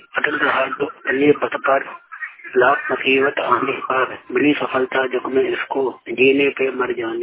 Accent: Delhi, India; मैं गणेश नगर दिल्ली का रहने वाला हूँ

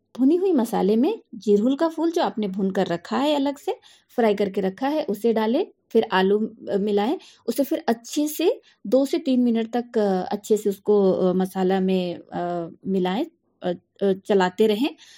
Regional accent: Chandwa, Jharkhand, India; और मैं झारखंड राज्य की लातेहार जिला के चंदवा प्रखंड के रहने वाली हूँ।

